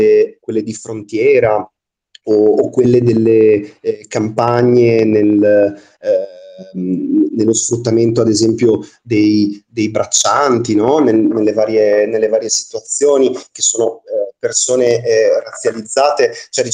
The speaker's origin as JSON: {"language": "Italian", "town": "Trieste", "region": "Friuli-Venezia Giulia", "country": "Italy", "said": "Noi veniamo dalla città di Trieste, che è soggetta a fortissima turistificazione"}